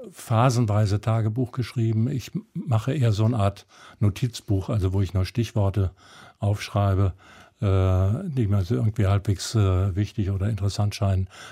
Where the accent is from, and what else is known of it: Germany